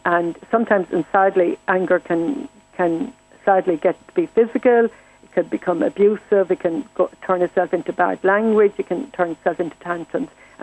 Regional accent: Lismore, Munster, Ireland; when I grew up in Lismore in County Waterford

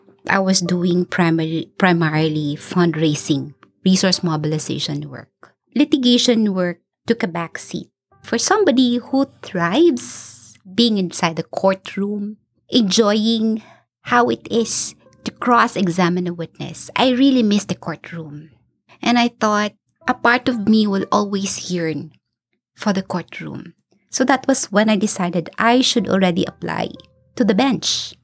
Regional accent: Manila, Metro Manila, Philippines; They knew I wasn't from the area. I came from Manila.

